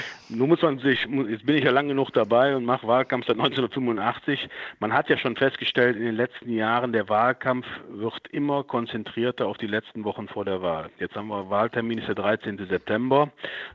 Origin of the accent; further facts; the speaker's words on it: North Rhine-Westphalia, Germany; wir sind Rheinländer